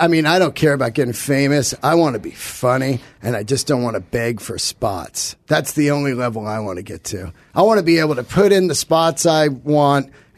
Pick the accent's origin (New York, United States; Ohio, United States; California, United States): California, United States; And growing up in the Bay Area with all the Lloyd Wrights around there and Eichlers.